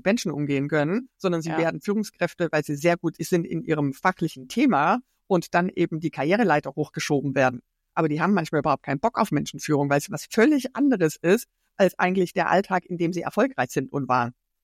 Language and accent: German; Baden-Württemberg, Germany; now in Frankfurt, Germany; ich bin aus Baden-Württemberg